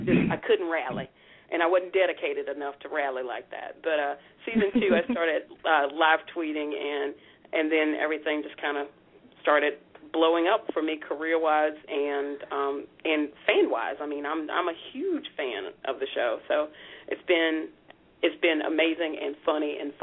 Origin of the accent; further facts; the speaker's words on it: Alabama, United States; being a black woman from, I grew up in Alabama, coming from the place that I grew up